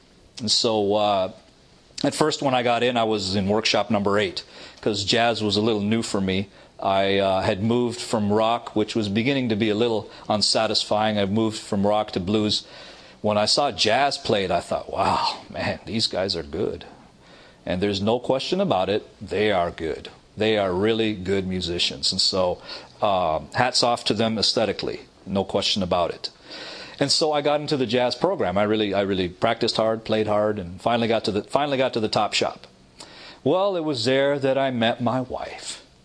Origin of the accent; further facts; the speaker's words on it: Toronto, Ontario, Canada; I was raised in Toronto, Canada, with loving family, great family.